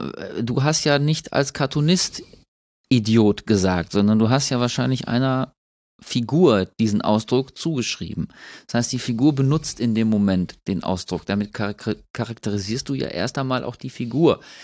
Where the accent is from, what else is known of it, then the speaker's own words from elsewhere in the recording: North Rhine-Westphalia, Germany; bei uns im Ruhrgebiet